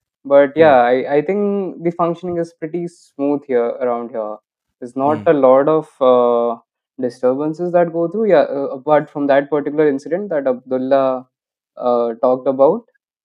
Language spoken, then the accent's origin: English; Cuttack, Odisha, India; So I was brought up in Orissa. I belong to Cuttack. I have stayed here my whole life.